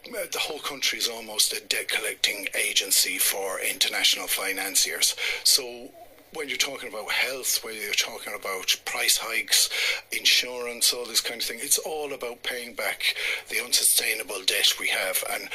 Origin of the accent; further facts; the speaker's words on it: Scotland, United Kingdom; born there; also born or lived in Kinvara, Ireland; Well, I'm born in Scotland.